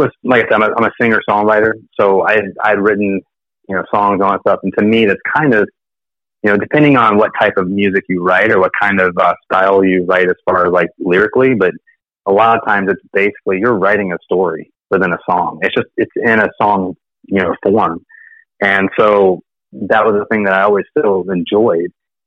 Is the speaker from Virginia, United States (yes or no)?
yes; Virginia, United States; I'm from Virginia originally.